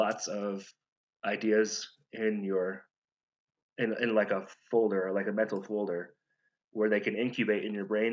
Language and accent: English; Michigan, United States; moved away; I grew up in Michigan. And so I knew nothing about Mexican folk music until I moved down here.